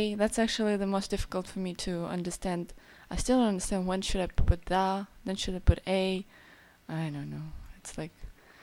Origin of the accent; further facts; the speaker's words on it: Ukraine; Otherwise, I'm from Ukraine.